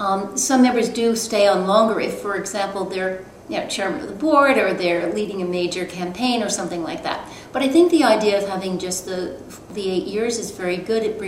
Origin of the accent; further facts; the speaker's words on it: Massachusetts, United States; I grew up in Massachusetts, and actually in a very small small town.